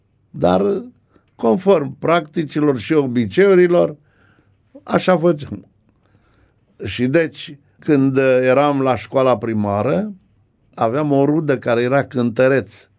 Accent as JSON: {"language": "Romanian", "region": "Dolj", "country": "Romania", "tie": "born or raised there", "said": "Și de la satul meu până la Craiova era o distanță 7 km."}